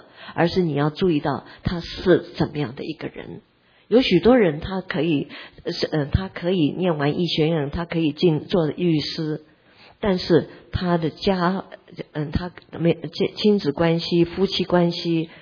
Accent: China; 其实我们中国人也体会到这件事情。

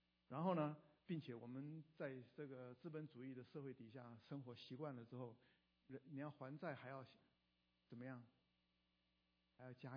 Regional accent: China; 我们中国人也有这个毛病

